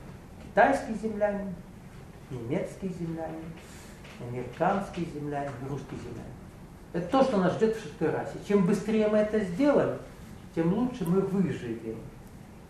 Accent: Russia; я приехал из России, больше понимаю, вижу, чем вы здесь.

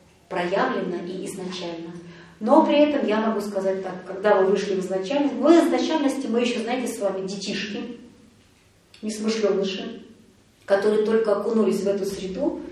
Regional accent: Kazakhstan; now in Novosibirsk, Russia; Я сама родом из Казахстана, родители были целинники из Новосибирской области, они уехали в Казахстан на поднятие целины. Тогда, это 56-й год, это было модно, и вот там образовалась наша семья.

